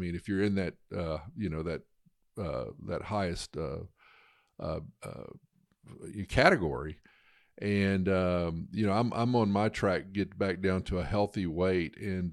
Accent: Memphis, Tennessee, United States; I came back to my hometown here in Memphis

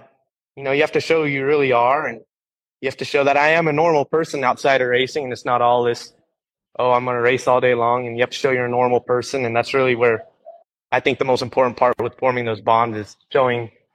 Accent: Temecula, California, United States; I'm from Temecula, California.

